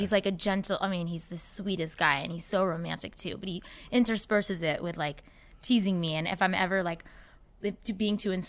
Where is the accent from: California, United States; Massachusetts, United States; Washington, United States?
Massachusetts, United States; Boston; Yeah, I'm from Boston.